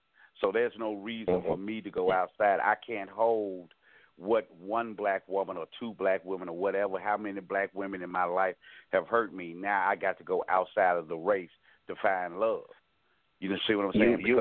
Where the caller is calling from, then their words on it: Memphis, Tennessee, United States; from Memphis.